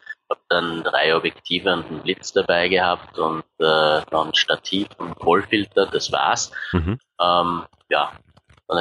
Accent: Maria Enzersdorf, Lower Austria, Austria; ich komme aus Marienzersdorf, südlich von Wien

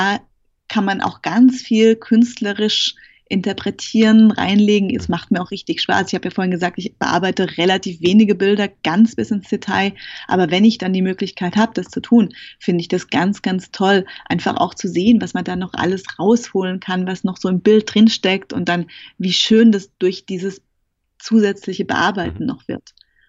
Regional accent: Rhineland-Palatinate, Germany; Hochschule Kaiserslautern in der Pfalz, wo ich herkomme

